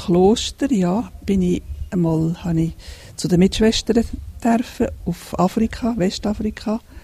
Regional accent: Lucerne, Switzerland; Ich bin im Kanton Luzern aufgewachsen

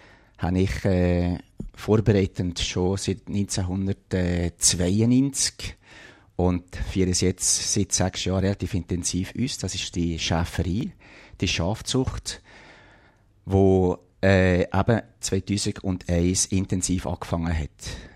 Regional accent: Valais, Switzerland; so als Walliser, wenn man sich wirklich als Walliser fühlt, in der Ausserschweiz, wie man so sagt, hat man natürlich den Bezug zum Wallis sehr intensiv

